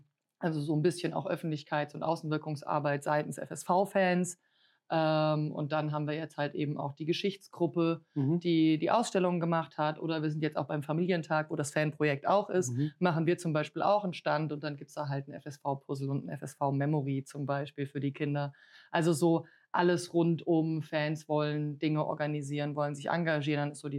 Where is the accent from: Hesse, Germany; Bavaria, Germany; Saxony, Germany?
Hesse, Germany; Ich komme aus dem Rhein-Main-Gebiet und bin deswegen mit der Eintracht aufgewachsen.